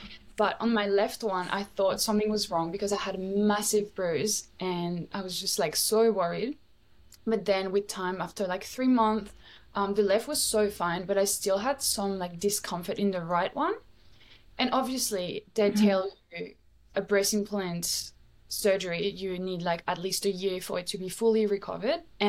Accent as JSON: {"language": "English", "country": "France", "tie": "born or raised there", "moved": "yes", "said": "I felt like everything is a little bit more superficial in a way here than it is in my hometown in France."}